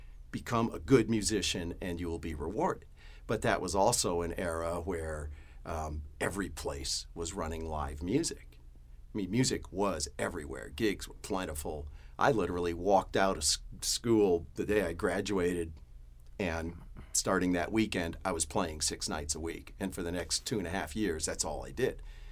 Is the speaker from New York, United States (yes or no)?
yes; New York, United States; I grew up outside of New York City, and as I was a young guy coming up, learning the craft, it was still the world of the jazz player